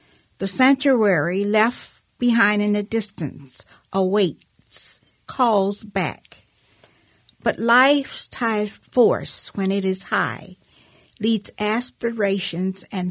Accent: the South, United States; And I was born and raised in the South, and I go back every once in a while

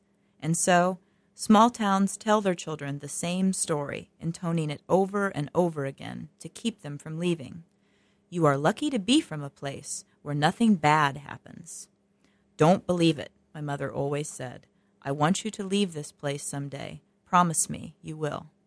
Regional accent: Peru, Indiana, United States; born there; I was born in Peru, Indiana, which was the winter quarters for the Hagenbeck-Wallace Circus.

